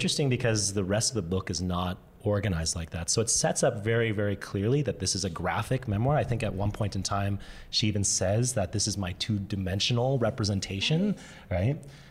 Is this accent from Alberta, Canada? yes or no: yes; Fort McMurray, Alberta, Canada; it was because I grew up in Fort McMurray.